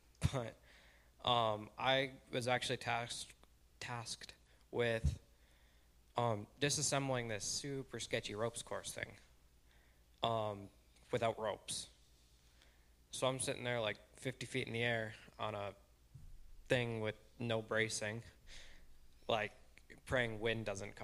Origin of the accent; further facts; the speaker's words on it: Minnesota, United States; and I'm Minnesotan, so that's rough.